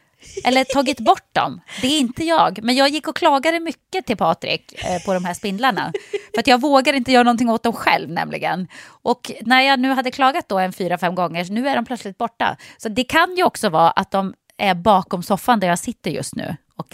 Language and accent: Swedish; Norrland, Sweden; jag är ju från Norrland